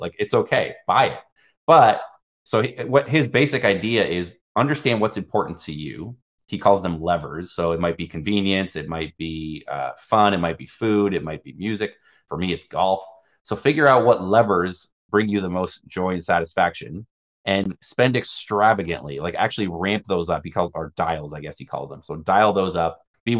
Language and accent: English; Michigan, United States; I'm 20-year-old college kid in small town Indiana. I grew up in Michigan. My parents were, we were middle class.